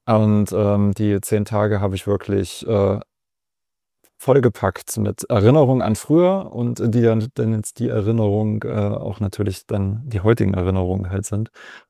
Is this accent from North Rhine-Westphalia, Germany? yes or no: no; Erfurt, Thuringia, Germany; born there; Als gebürtiger Erfurter kann ich sagen, dass das ein wunderschönes Fleckchen Erde da ist.